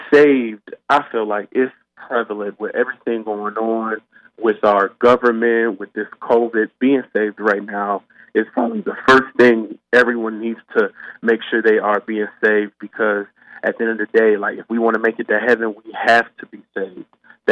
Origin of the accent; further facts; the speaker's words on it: Lorain, Ohio, United States; I grew up in Lorain, Ohio. I still currently live in Lorain, Ohio.